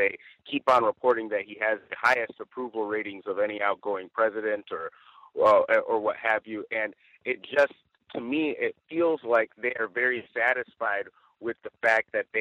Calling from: Rancho Cucamonga, California, United States; I'm reporting from Rancho Cucamonga here in Southern California. It's beautiful this time of year.

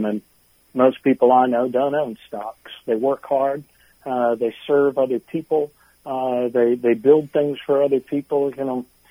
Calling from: Baltimore, Maryland, United States; I'm calling you from Baltimore, Maryland. So in my state, Vice President Biden is doing very well.

